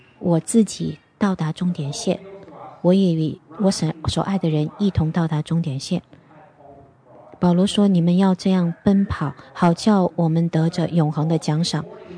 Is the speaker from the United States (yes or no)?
no; Australia; 我们当时作为澳洲人有点想把那个裁判拉下场